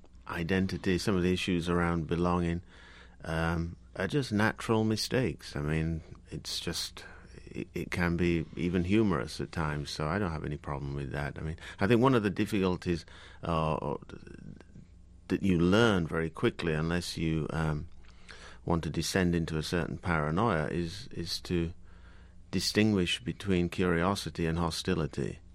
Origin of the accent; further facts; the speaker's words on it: United Kingdom; This is something that I witnessed and felt very strongly growing up in Britain.